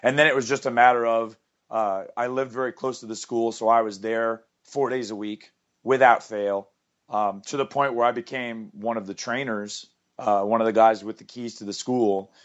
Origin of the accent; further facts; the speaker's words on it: North Carolina, United States; Originally, it was the Crockett Promotions because I grew up in North Carolina.